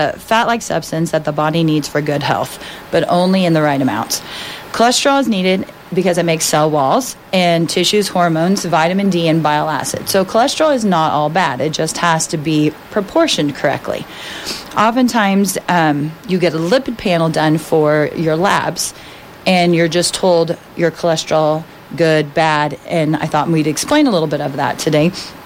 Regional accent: Phillipsburg, Kansas, United States; I was born and raised in Phillipsburg

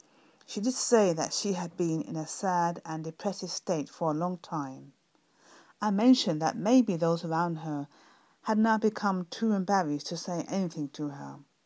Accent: London, United Kingdom; from London, UK, and I'm going to share with you another story

